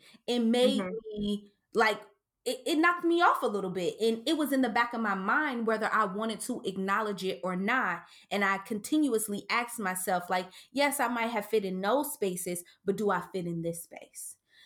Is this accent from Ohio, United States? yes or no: yes; Cincinnati, Ohio, United States; I'm from Cincinnati, and I grew up in Wind Terrace.